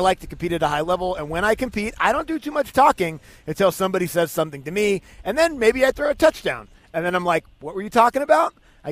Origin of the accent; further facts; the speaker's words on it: Dade City, Florida, United States; Like, I'm from Dade City. All right, they fight there.